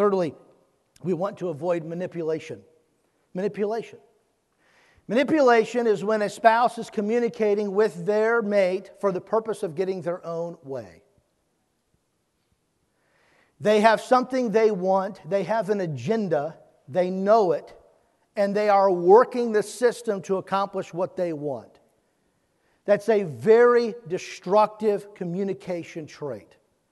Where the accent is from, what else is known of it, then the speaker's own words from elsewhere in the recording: California, United States; I'm from California. I'm going back there tomorrow.